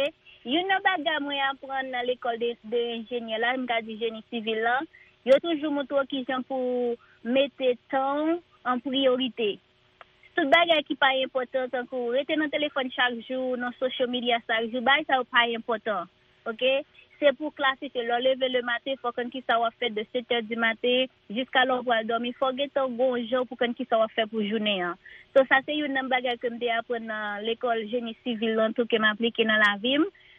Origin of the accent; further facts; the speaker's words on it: Haiti; ça m'a fait Haïti, je viens de Haïti.